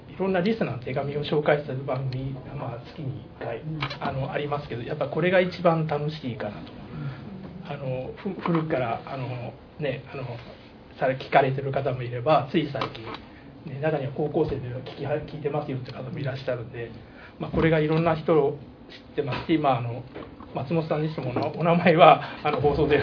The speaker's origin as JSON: {"language": "Japanese", "town": "Shimonoseki", "region": "Yamaguchi", "country": "Japan", "said": "私も下関なんで実家で"}